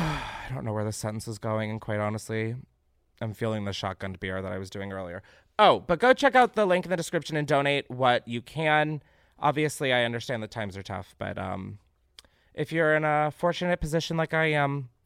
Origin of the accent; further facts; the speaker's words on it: Naperville, Illinois, United States; Recently, my hometown of Naperville and surrounding suburbs of Chicago was hit by a tornado